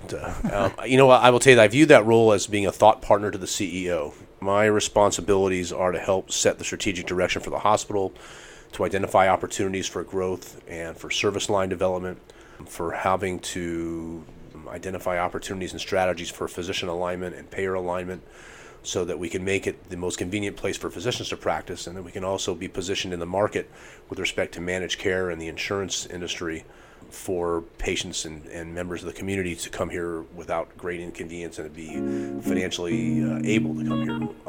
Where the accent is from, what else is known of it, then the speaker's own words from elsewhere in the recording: Los Angeles, California, United States; So I grew up on the west side of LA. I went to high school on the west side of LA, and there was a we moved here from Northern California.